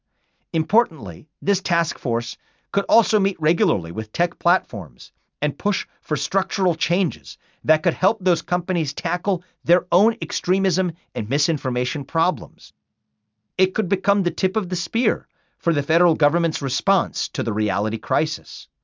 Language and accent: English; Ohio, United States; When I was a kid growing up in Ohio, my favorite field trip was the one that we took to Washington, D.C.